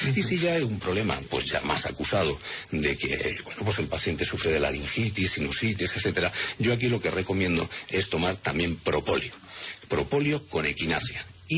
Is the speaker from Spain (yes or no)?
yes; Spain; como somos los españoles que nos relacionamos absolutamente con todo y somos muy, muy sociales y muy arrimados